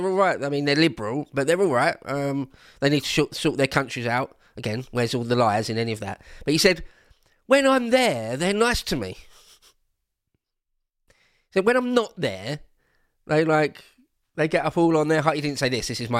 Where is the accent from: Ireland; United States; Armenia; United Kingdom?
United Kingdom; England; And as an Englishman, I don't really care about Greenland, right?